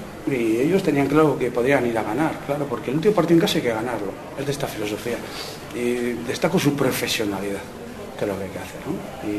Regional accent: Valladolid, Castile and León, Spain; Soy de Valladolid, ¿no? Si soy de Valladolid, hoy nos hemos dado cuenta que es muy importante.

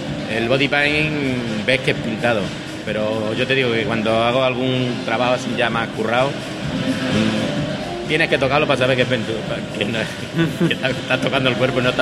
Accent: Badajoz, Extremadura, Spain; Sí, venimos de Badajoz.

